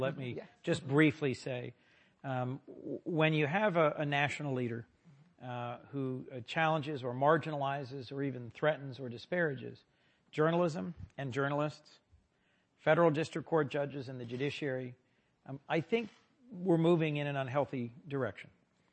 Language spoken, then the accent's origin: English; New Castle County, Delaware, United States; I walked over and said, "Hi, I'm from Newcastle County, Delaware."